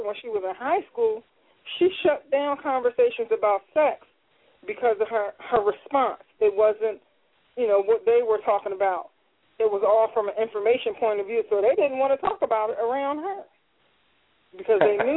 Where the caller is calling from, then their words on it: Philadelphia, Pennsylvania, United States; I don't mind at all. … I'm calling from Philadelphia.